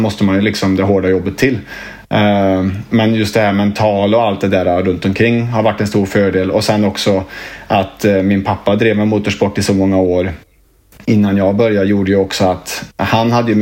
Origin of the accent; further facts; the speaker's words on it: Arvika, Värmland, Sweden; also born or lived in Karlstad; Ja, det är väl Karlstad jag är väl född i, men jag är liksom uppvuxen och bor i Arvika.